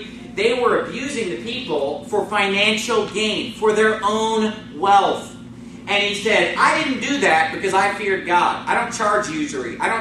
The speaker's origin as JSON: {"language": "English", "country": "United States", "tie": "born or raised there", "said": "You grow up in America, as I grew up in America, and you go to school, and you're taught that interest is a good thing."}